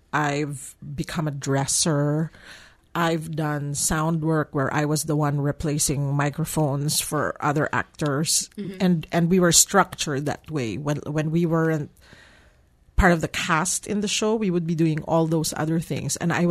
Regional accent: Philippines; moved away; I came from the Philippines coming here, yes.

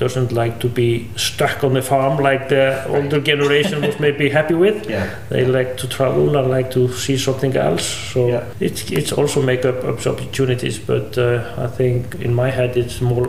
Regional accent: Reykjavík, Capital Region, Iceland; I'm from Reykjavík.

